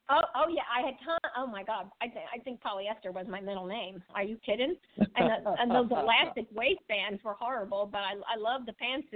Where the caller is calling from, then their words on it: Arizona, United States; I'm calling from Arizona.